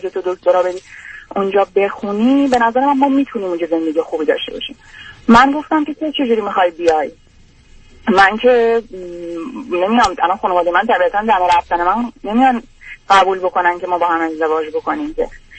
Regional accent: Iran; moved away; وقتی من از ایران رفتم

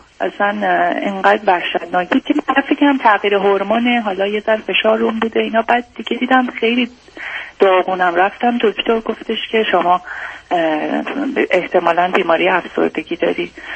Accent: Iran; من ایرانی هستم.

